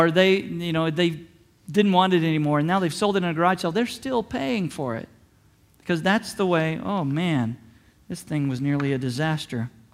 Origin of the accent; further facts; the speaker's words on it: the South, United States; Now, I was raised Southern Baptist in the South, okay?